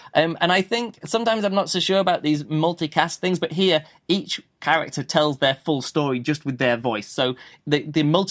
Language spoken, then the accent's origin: English; England, United Kingdom; Of course, I'm English, so I could pick up on that probably more than other people